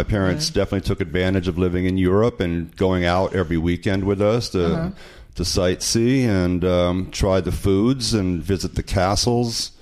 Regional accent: Newfoundland and Labrador, Canada; born there; also born or lived in France / Germany / United States; I was born in Newfoundland on a, my father was in the military, so we were stationed up north. And after Newfoundland, we moved to Europe, where I lived in France, I lived in Germany.

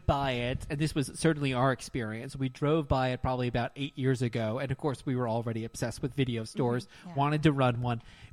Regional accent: New York, United States; Both growing up in New York, New Jersey area, we had WPIX

